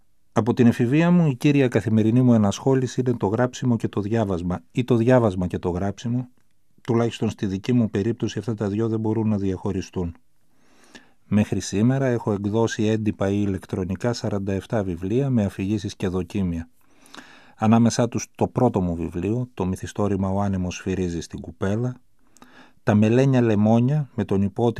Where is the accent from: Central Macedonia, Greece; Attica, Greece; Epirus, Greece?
Central Macedonia, Greece; Thessaloniki; Γεννήθηκα στη Θεσσαλονίκη το 1970. Τα χρόνια της πρώτης εφηβείας μου τα πέρασα στην Άνω Τούμπα της Θεσσαλονίκης, όπου πήγα και στο σχολείο. Σπούδασα στη νομική σχολή του Αριστοτελείου Πανεπιστημίου Θεσσαλονίκης.